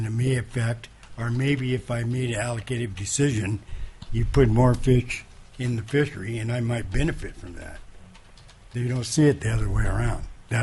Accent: Alaska, United States; But if I'm from Prince William Sound, everybody's from Yukon, Cook Inlet.

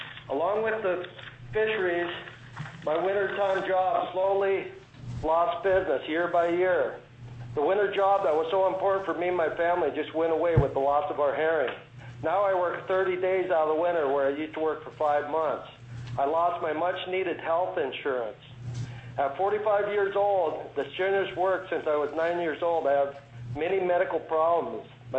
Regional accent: Cordova, Alaska, United States; born there; Yes, I was born in Cordova in 1960, began my commercial fishing career at 9 years old, fished both salmon and herring.

